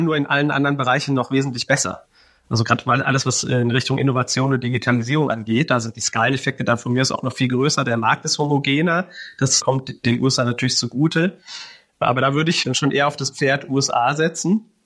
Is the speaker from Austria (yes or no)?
no; Switzerland; born there; da ich gebürtig aus der Schweiz bin